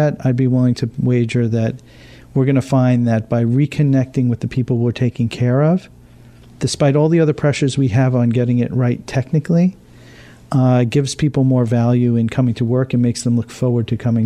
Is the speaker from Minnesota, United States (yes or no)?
no; Islip, New York, United States; I think that, you know, as a kid, I grew up in Islip.